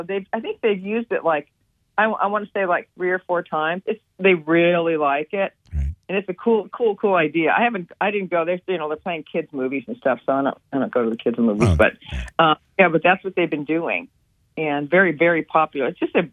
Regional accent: Midwest, United States; I grew up in the Midwest, and when I send pictures of Laguna Beach back, getting really mad at me.

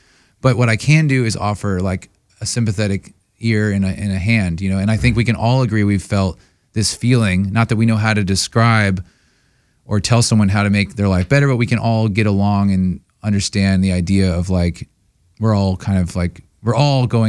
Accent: Austin, Texas, United States; I'm living in Austin, Texas. Right. I'm from Austin, Texas. When I was about 18 years old, I went to Loyola, New Orleans.

